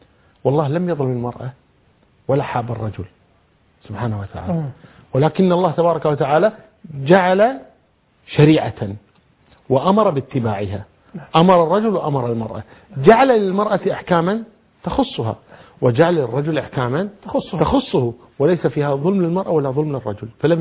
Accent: Kuwait; عندنا في الكويت

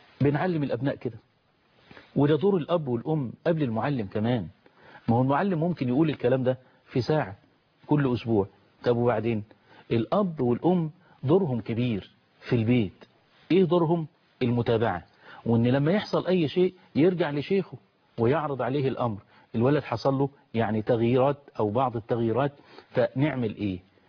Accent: Egypt; بلدنا مصر

